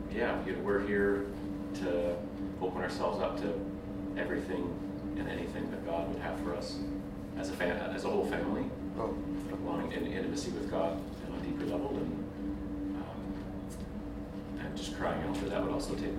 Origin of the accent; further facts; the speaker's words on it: Vancouver, British Columbia, Canada; We're from Vancouver, BC.